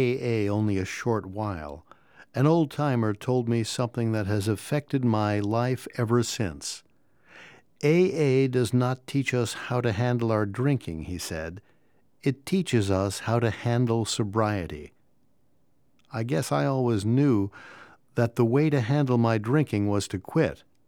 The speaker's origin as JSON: {"language": "English", "region": "Kansas", "country": "United States", "tie": "born or raised there", "said": "I was raised in Kansas, the only child of loving parents who just drank socially."}